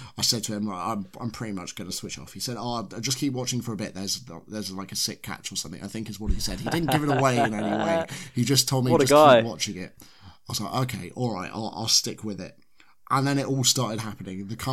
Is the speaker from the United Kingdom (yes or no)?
yes; United Kingdom; And as a as a Brit who loves a comeback